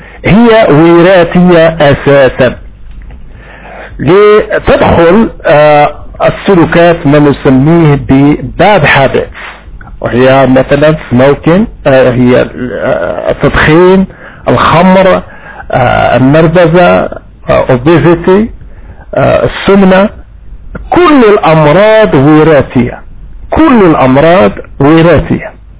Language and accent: Arabic; Morocco; أنا من المغرب وأعرف بأن في المغرب 3 ملايين يعاني من مرض السكري